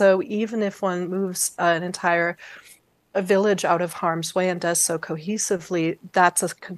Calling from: California, United States; I'm phoning in from California, so we talk about it here.

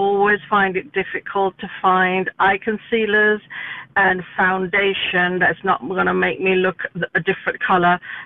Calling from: Michigan, United States; I'm ringing from Michigan with regards to the makeup questions you had.

